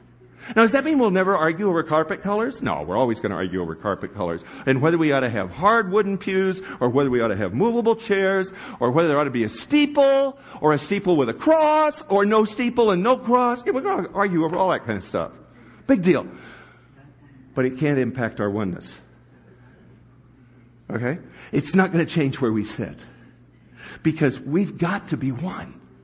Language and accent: English; San Diego, California, United States; Don't they know that I was raised in San Diego.